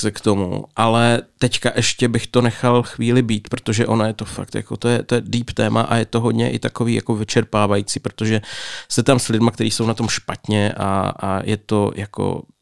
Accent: Břeclav, South Moravian Region, Czechia; Já pocházím z Břeclavy, to je na jižní Moravě

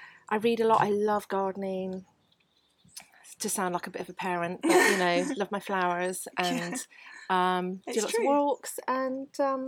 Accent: Northern Ireland, United Kingdom; And I grew up in Northern Ireland

